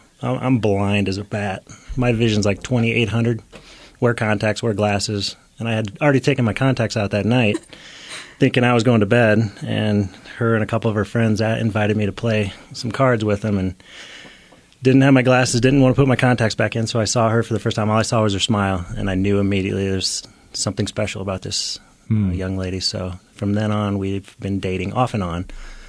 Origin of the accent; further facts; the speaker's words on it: Omaha, Nebraska, United States; We were both born and raised in Omaha, Nebraska, went to separate high schools, and both were raised in the Lutheran Church